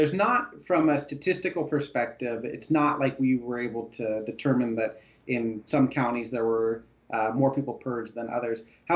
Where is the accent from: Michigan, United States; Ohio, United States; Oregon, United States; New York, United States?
Oregon, United States; My home state of Oregon was the first to pass it a few years ago